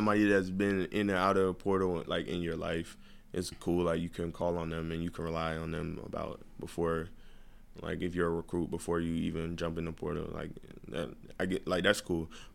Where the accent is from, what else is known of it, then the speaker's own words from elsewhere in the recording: United States; born there; It's just me and, like, two of my brothers that was born in the States.